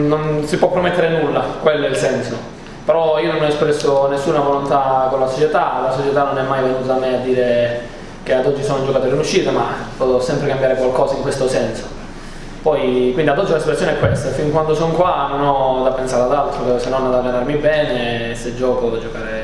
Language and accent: Italian; Catanzaro, Calabria, Italy; born there; io sono nato a Catanzaro, quindi per me è bello giocare qua.